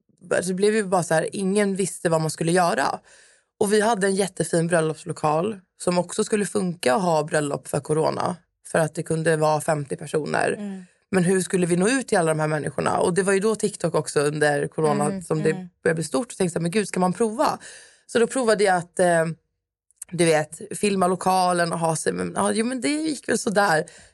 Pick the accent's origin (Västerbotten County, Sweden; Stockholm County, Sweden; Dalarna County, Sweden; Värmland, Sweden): Stockholm County, Sweden; Stockholm; now in Södertälje, Sweden; Jag är uppvuxen i Stockholm, på Södermalm.